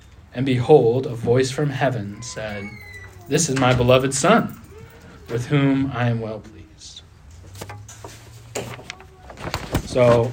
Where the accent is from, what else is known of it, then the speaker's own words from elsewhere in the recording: United States; because I'm an American.